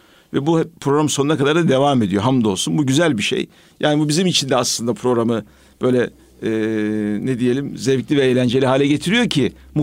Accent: Merzifon, Amasya, Turkey; also born or lived in Vezirköprü; Vezirköprülüyüm. Ama tabii Vezirköprü'de doğdum sadece. Merzifon'da büyüdüm. Babam memur olduğu için Anadolu'nun muhtelif bölgelerinde bulunduk.

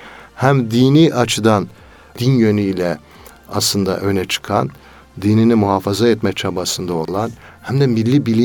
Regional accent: Elazığ, Turkey; Elazığ'a yönelik, ben Elazığlıyım.

